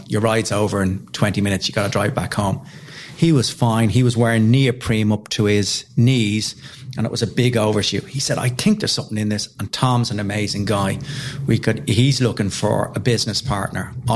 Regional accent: Ireland; So I, you know, being Irish, I mailed him, said, do you want to do a bit of fundraising for Temple Street?

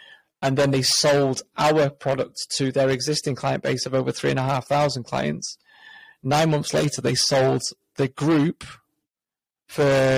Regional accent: Warrington, North West England, United Kingdom; we're 4 idiots from Warrington, no experience in this industry, no investors.

